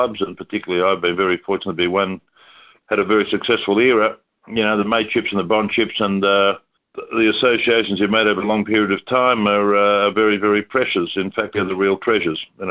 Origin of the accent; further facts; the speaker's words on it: Australia; saying it as it is and being Australian, and we did push the boundaries